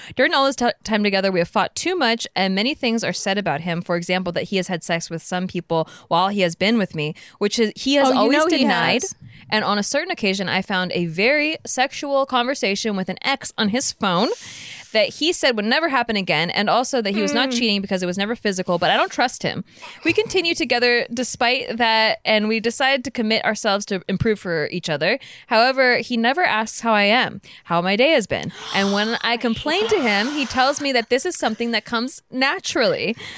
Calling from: Ecuador; English is a second language; Sorry for my English. I am from Ecuador and I love your podcast.

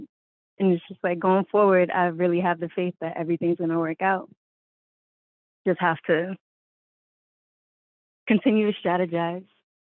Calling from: New England, United States; I'm in New England, and I'm just really grateful.

